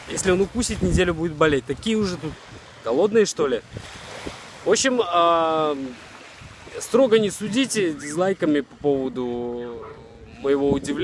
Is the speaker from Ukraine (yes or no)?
no; Belarus; now in Anapa, Russia; То, что я белорус, мне 31 год